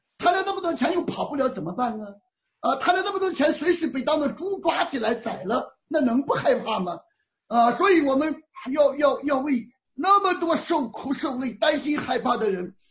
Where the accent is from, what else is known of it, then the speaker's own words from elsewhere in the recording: China; 为什么我们中国人就没有逃荒的权利呢？